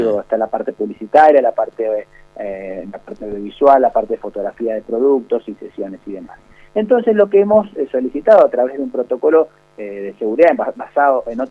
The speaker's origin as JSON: {"language": "Spanish", "country": "Argentina", "said": "nosotros estamos tan cariñosos que somos argentinos en todos los ámbitos"}